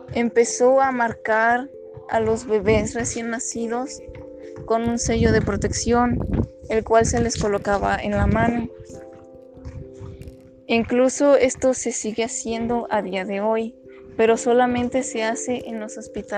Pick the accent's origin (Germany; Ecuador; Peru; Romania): Germany; Berlin; Spanish is a second language; Soy originaria de Berlín, Alemania